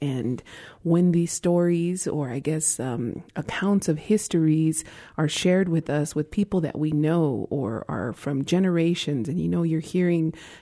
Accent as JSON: {"language": "English", "town": "Isleta Pueblo", "region": "New Mexico", "country": "United States", "said": "from Isleta Pueblo"}